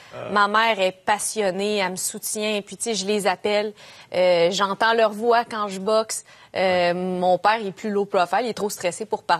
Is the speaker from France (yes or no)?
no; Joliette, Quebec, Canada; moi, je viens de Joliette, sur la rive nord.